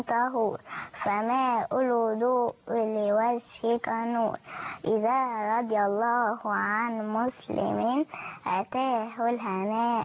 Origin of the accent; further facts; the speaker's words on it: Egypt; شاهدت أناسا يتظاهرون بطريقة سلمية جدا جدا في بلدي مصر